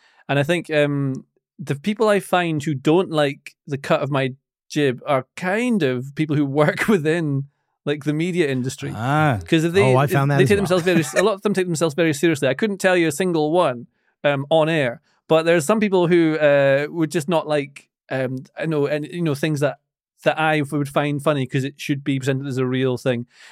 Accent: Aberdeen, Scotland, United Kingdom; Like I grew up in Aberdeen, and so everyone supports Aberdeen there.

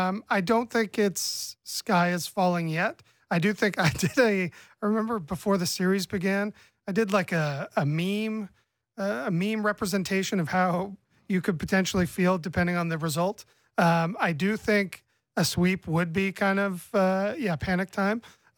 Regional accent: Oshawa, Ontario, Canada; speaking as a someone who was born and raised in the Schwa.

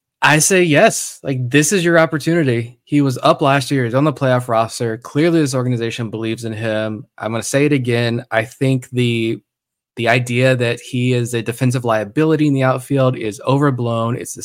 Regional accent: Virginia, United States; Like, I grew up right outside of Norfolk.

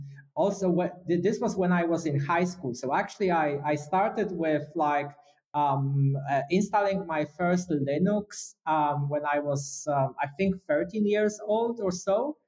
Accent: Katowice, Silesian Voivodeship, Poland; also born or lived in Wrocław; I was born in Katowice, which is a more like industrial town. Now it transitions more to technology, but it was used to known for coal mines and heavy industry, etc.

